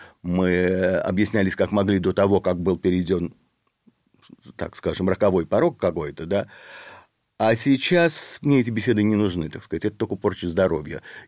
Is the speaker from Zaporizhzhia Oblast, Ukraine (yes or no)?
yes; Zaporizhzhia, Zaporizhzhia Oblast, Ukraine; moved away; also born or lived in Ivano-Frankivsk; но в основном моя жизнь прошла в Украине. Я родился в Ивано-Франковске. И я жил, закончил школу в Запорожье.